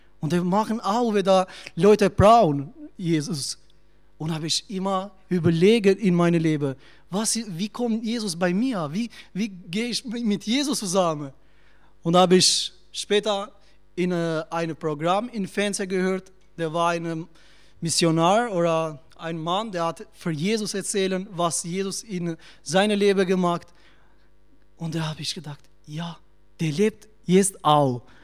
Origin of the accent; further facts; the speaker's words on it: Albania; German is a second language; ich komme aus Albanien. Mein deutsches Sprache ist nicht so ganz gut.